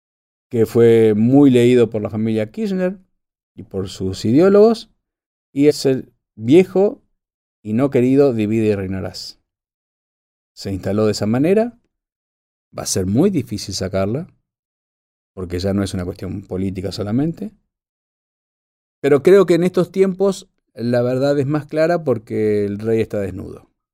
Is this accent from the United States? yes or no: no; Argentina; Y sí, soy argentino, está todo bien con ser argentino, pero también nací en 1963. No soy hincha de 1963. Nací acá y nací en ese año.